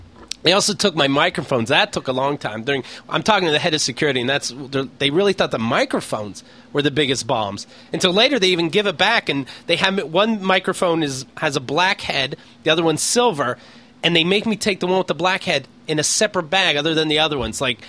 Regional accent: Pennsylvania, United States; born there; now in New York, United States; I've been in Israel for a week. I live in New York. You like Israel since you were born there? I was born in Pennsylvania. I live in New York.

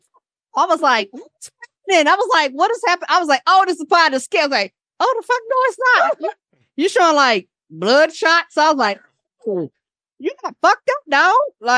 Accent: the South, United States; I guess because I'm from the South, and you know, like I'm more kind of that word is used more commonly down here.

